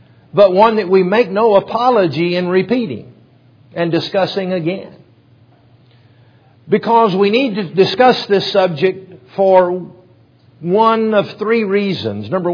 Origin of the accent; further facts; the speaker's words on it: Alabama, United States; For the visitors, I'm from Alabama and an Alabama football fan.